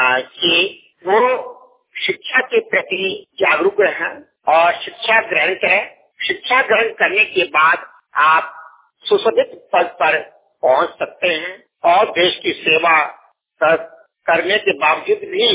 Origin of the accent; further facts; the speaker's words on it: Jharkhand, India; मैं ग्राम पोस्ट डाणे थाना प्रयाहाट जिला गोड्डा का रहने वाला हूँ।